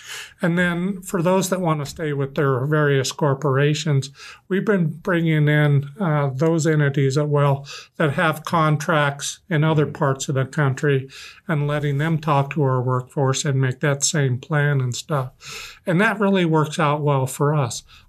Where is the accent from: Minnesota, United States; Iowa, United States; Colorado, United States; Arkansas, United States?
Colorado, United States; I'm from Southern Colorado.